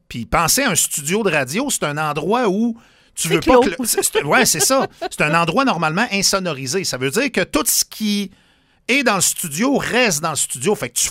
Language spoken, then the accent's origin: French; Quebec, Canada; accent: Saguenay; J'ai repris mon accent du Saguenay.